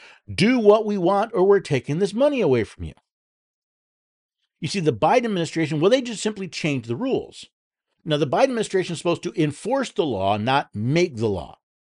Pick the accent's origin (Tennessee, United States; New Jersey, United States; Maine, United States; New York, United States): Tennessee, United States; Out of my home state of Tennessee